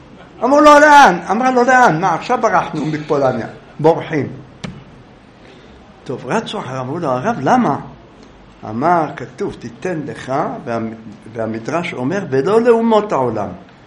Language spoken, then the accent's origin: Hebrew; Jerusalem, Jerusalem District, Israel; אני הייתי ילד, גדלתי שם